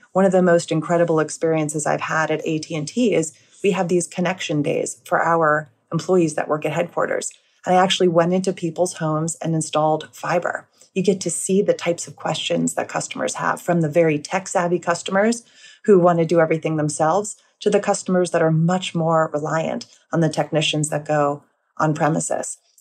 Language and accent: English; New York, United States; now in Dallas, United States; I'm a New Yorker living in Dallas, supporting the Cowboys, eating the best Tex-Mex in the U.S., and wearing cowboy hats to the rodeo.